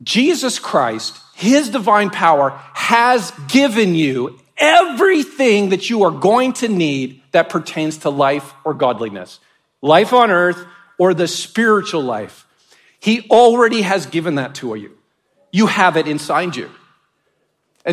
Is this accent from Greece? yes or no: no; Canada; I grew up in Canada